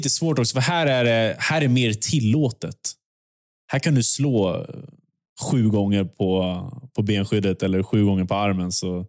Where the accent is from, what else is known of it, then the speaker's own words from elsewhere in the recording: Sweden; hemma i Sverige